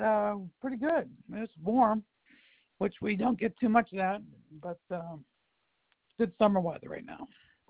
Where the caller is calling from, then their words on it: Pittsburgh, Pennsylvania, United States; I'm calling from Pittsburgh, by the way.